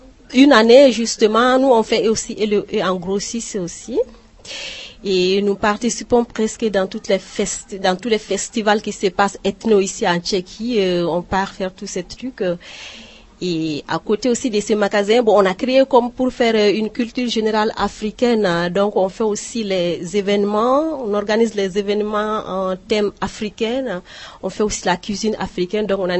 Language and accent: French; Mali; now in Prague, Czechia; je viens du Mali et je vis à Prague depuis 23 ans, tout simplement.